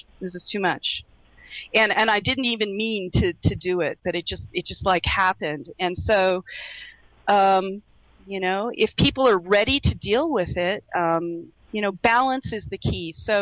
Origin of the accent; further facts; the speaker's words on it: Laos; moved away; And I grew up overseas. I grew up in Southeast Asia during the Vietnam War. I grew up in Laos. And went to an American school in Laos.